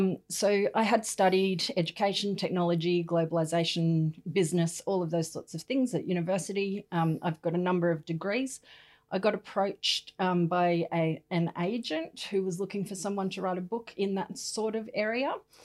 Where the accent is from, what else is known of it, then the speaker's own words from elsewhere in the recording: Sydney, New South Wales, Australia; now in Newcastle, Australia; So we've been in Newcastle for about 10 years. I am from Sydney. During that time, though, we moved to Melbourne for a couple of years.